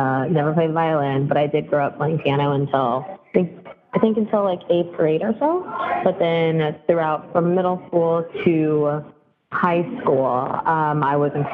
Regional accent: Dallas, Texas, United States; moved away as an adult; also born or lived in Chicago; But I grew up in Dallas my entire life, went to school in Fort Worth, just about 45 minutes away from where I'm from. And then right after college, I decided that I needed to get the hell out of Texas or else I would never.

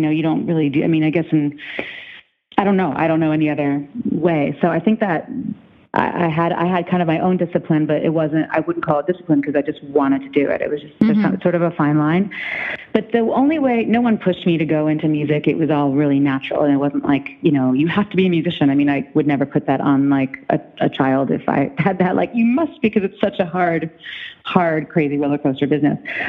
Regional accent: New York, United States; also born or lived in London, United Kingdom / Amsterdam, Netherlands; I was born in London, and then we moved to Amsterdam. And then my parents split, and my mom took my brother and I to New York and grew up there. We moved in with my grandparents for a while

